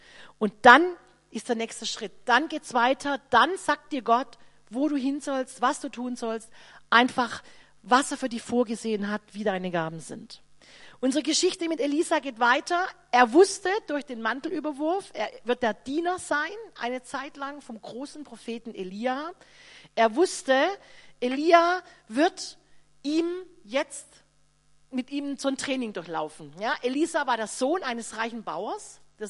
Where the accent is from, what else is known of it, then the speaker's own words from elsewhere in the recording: Swabia, Germany; Und in Schwaben, wo ich herkomme, schon gar nicht.